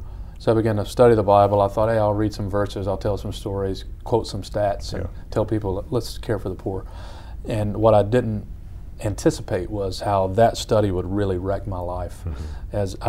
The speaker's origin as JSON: {"language": "English", "region": "Kentucky", "country": "United States", "tie": "born or raised there", "also_born_or_lived": "Detroit, United States", "said": "I was born in Detroit, Michigan. My parents moved to Kentucky when I was small. Grew up in Kentucky."}